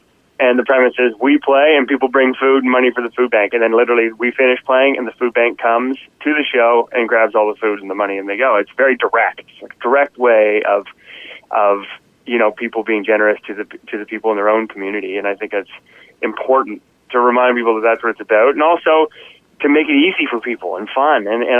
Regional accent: Fredericton, New Brunswick, Canada; I grew up in Fredericton, and you know, there's always a great rivalry that exists between Fredericton, St. John, and Moncton

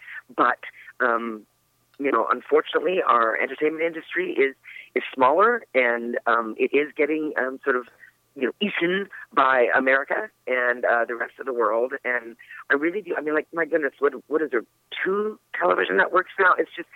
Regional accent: Toronto, Ontario, Canada; my hometown of Toronto

